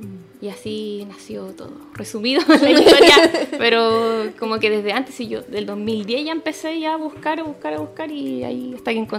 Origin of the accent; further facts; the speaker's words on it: Valparaíso, Chile; born there; yo nací aquí en Valparaíso porque mi mamá se enamoró. Se enamoró y se vino para acá.